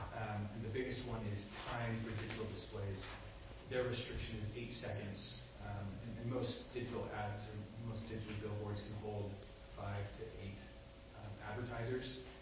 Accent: St. George, Utah, United States; I'm from St. George, born and raised here, been in the sign industry for 20 years.

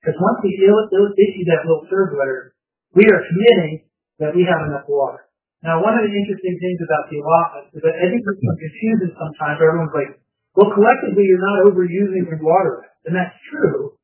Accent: East Coast, United States; I'm from the East Coast, we had a well

